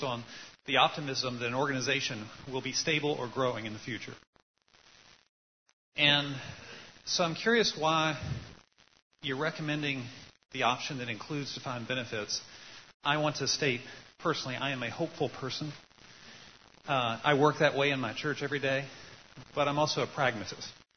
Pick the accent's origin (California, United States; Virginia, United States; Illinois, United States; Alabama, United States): Virginia, United States; I'm a pastor from Virginia, a clergy delegate.